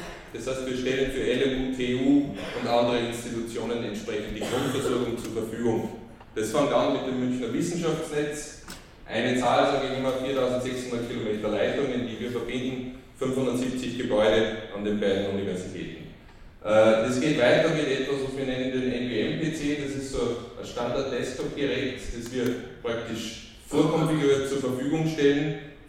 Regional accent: Austria; now in Germany; Als Österreicher, der in Bayern lebt und Baden-Württemberg besucht, ist das sicher eine Herausforderung genug.

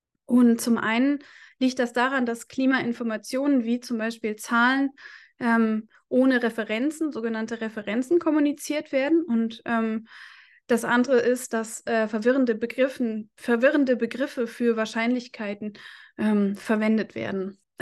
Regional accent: United Kingdom; moved away; Wir machen zunächst einen Ausflug in das Vereinigte Königreich, also meine alte Heimat

